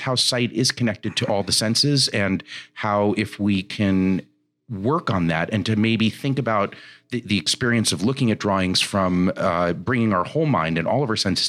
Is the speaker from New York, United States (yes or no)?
yes; New York, United States; I grew up in New York. My father was a photographer, so I grew up around looking at art books and going to art shows.